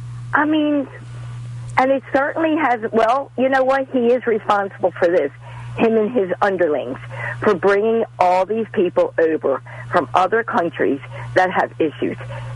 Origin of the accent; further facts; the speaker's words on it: Baltimore, Maryland, United States; I grew up in Baltimore City. You know, it was dope there.